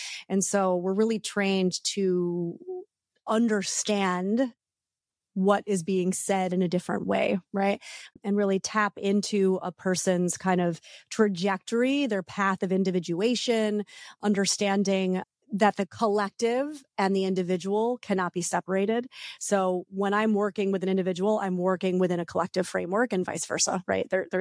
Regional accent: New York, United States; moved away as an adult; now in California, United States; I mean, I'm originally East Coast. I'm a New Yorker. I actually left New York to move to California to go to the school

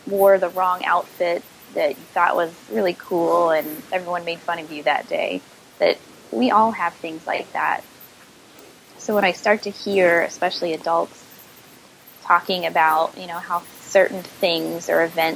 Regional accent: Midwest, United States; I'm from the Midwest

